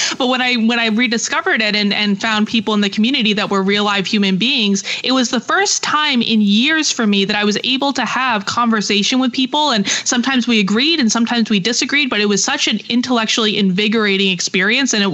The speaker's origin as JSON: {"language": "English", "region": "Vermont", "country": "United States", "tie": "born or raised there", "said": "I grew up in Vermont. I have loved Bernie Sanders my entire life."}